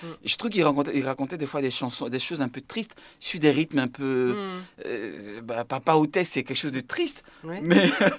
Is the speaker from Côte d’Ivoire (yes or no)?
yes; Côte d’Ivoire; now in France; moi, ça fait quand même des années que j'ai quitté la Côte d'Ivoire